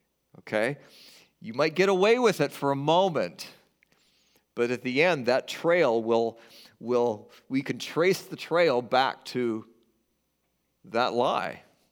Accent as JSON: {"language": "English", "region": "West Coast", "country": "United States", "tie": "born or raised there", "lives_now": "Michigan, United States", "said": "Where I grew up on the West Coast, there's a lot of rain and there is a lot of forest"}